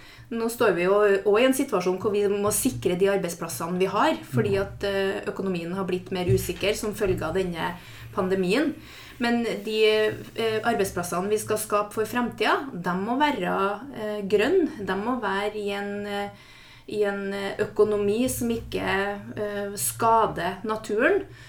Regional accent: Trøndelag, Norway; det driter de i Nord-Trøndelag der jeg kommer fra.

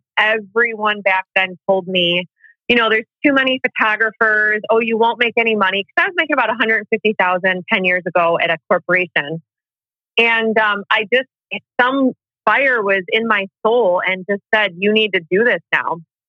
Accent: Chicago, Illinois, United States; So I'm from Chicago, the suburb.

